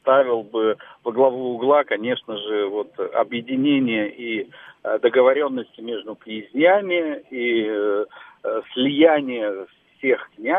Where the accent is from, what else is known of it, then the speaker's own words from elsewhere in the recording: Moscow, Russia; я из Москвы.